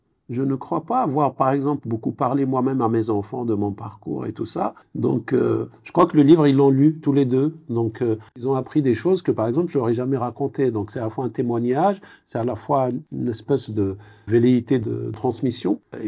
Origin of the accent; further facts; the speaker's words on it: Kabylie, Algeria; now in France; J'ai fait mon parcours professionnel en France, mais je viens de Kabylie.